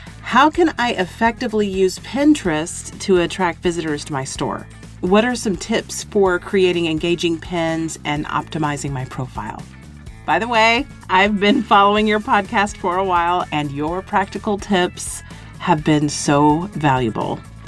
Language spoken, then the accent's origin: English; San Francisco, California, United States; from San Francisco.